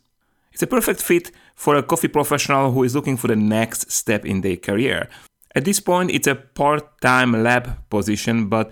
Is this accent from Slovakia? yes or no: yes; Slovakia; you are a coffee buddy from Slovakia, and I'm coming from Slovakia, so we are countrymen, right?